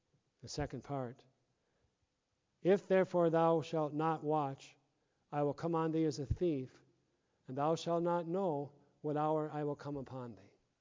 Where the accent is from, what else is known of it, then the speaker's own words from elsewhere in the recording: Tyndall, South Dakota, United States; Carol and I were in Tyndall, my hometown, a week ago for a high school reunion